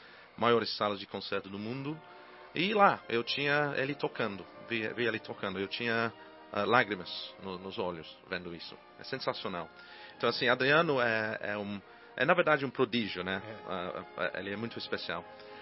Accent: England, United Kingdom; Portuguese is a second language; Eu cresci, nasci na num cidadezinho na Inglaterra.

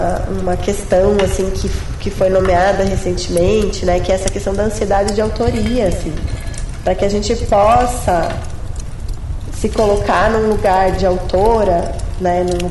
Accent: Porto Alegre, Rio Grande do Sul, Brazil; Eu sou gaúcha também, né? Porto Alegre é um lugar em que a gente tem, assim, um contato com a língua espanhola muito, né?

